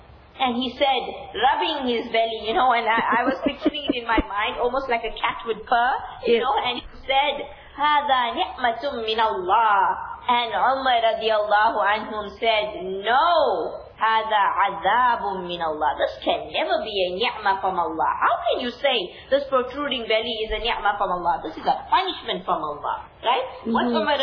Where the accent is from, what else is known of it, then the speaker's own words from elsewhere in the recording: India; And being Indian per se, what do we think about?